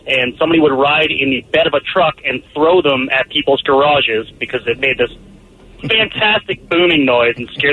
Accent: Bothell, Washington, United States; especially growing up in Bothell where it was empty and there was nothing to do yet.

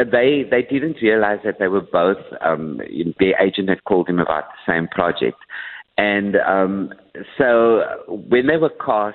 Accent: Cape Town, Western Cape, South Africa; And we're coming from Cape Town

